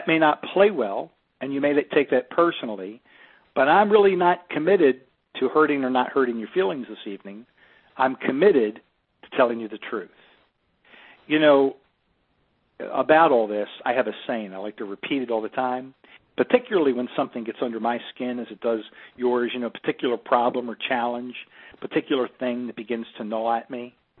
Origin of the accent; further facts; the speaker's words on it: Toronto, Ontario, Canada; Although I was living in Los Angeles at the time, Toronto was my hometown where I grew up. My family and friends all lived there, so naturally the idea appealed to me.